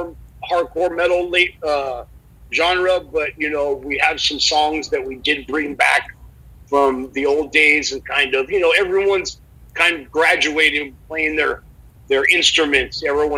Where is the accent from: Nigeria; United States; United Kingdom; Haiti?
United States; Santa Monica, California; born and raised in Santa Monica and Venice area. We've been friends for 30 years.